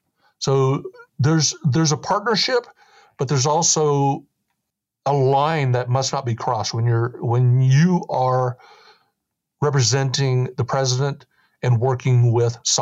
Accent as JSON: {"language": "English", "region": "Oregon", "country": "United States", "said": "I'm from Oregon. I know Oregon. I knew all the tribal chairs."}